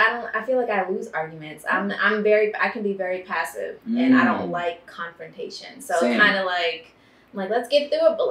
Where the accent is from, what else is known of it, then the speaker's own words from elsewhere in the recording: Baltimore, Maryland, United States; I'm from Baltimore, Maryland.